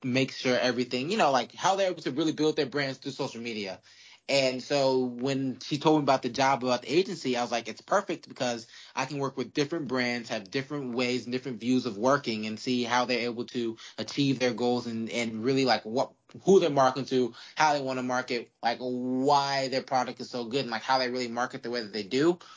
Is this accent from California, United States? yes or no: no; New Orleans, Louisiana, United States; And I'm from New Orleans, so music is very heavily ingrained in our culture.